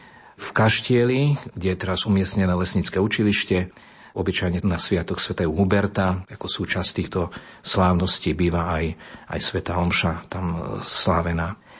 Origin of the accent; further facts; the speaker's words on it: western Slovakia, Slovakia; pochádzam zo západného Slovenska, ale prežil som tu začiatkom 90. rokov 4 roky ako seminarista.